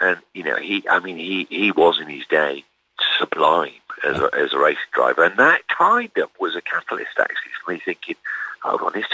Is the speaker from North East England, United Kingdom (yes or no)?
yes; Newcastle, North East England, United Kingdom; I was brought up in Newcastle